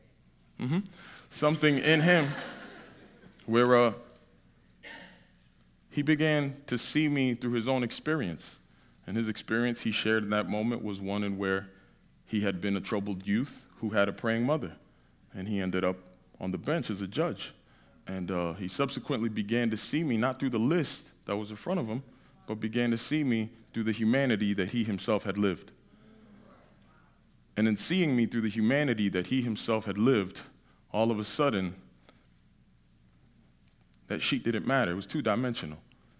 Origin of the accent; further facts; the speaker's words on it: New England, United States; How do you guys say it? Pittock? I'm from New England.